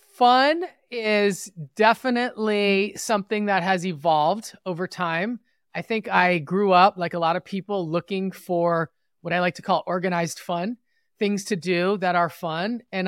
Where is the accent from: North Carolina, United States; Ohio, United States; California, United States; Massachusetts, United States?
California, United States; Los Angeles; So I am from West Los Angeles. And if anyone is familiar with the Los Angeles area, it's close to where the 10 and the 405 meet, right here on the west side.